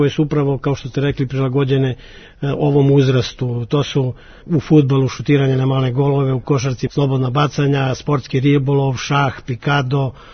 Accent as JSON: {"language": "Serbian", "town": "Niš", "region": "Southern and Eastern Serbia", "country": "Serbia", "said": "Mi iz Niša smo u više navrata odnosili prvo mesto u šahu."}